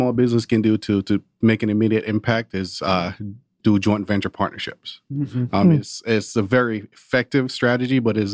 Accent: Jamaica; moved away; I grew up in Jamaica. Jamaica is a country of population of about 2.6 million people, mm-hmm. with an 80% poverty rate.

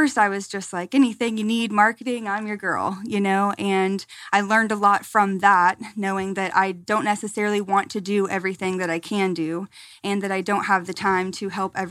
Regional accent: Atlanta, Georgia, United States; obviously that's kind of what I'm just drawn to because I'm from Atlanta, you know.

